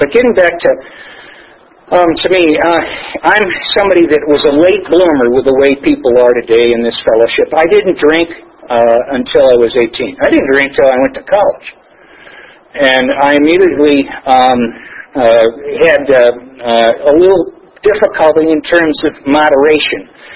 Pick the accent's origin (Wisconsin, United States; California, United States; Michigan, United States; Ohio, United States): Ohio, United States; Chagrin Falls; Now, again, I said I'm from Chagrin Falls. That's Disappointment, as in Disappointment Falls. Otherwise, and I'm also, that's a suburb of Cleveland, Ohio